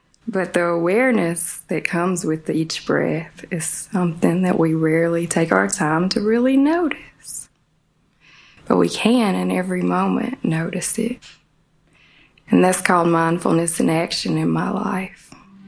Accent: Humboldt, Tennessee, United States; it's a very odd time that I brought my awareness to my breath was when I moved to Memphis from Humboldt, Tennessee.

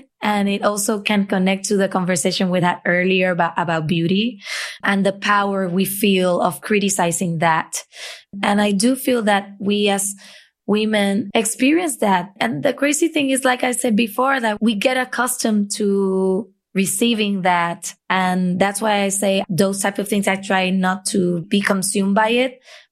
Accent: Puerto Rico; oh, you think that just because I'm from the Caribbean and our climate is like

